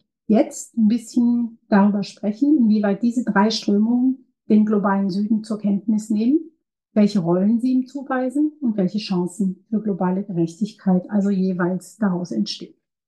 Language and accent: German; Ecuador; in Argentinien, in dem Land, wo ich herkomme, Ecuador